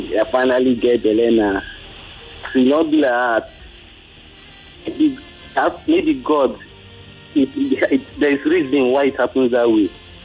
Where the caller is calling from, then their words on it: Yaba, Lagos, Nigeria; I'm calling from Yaba.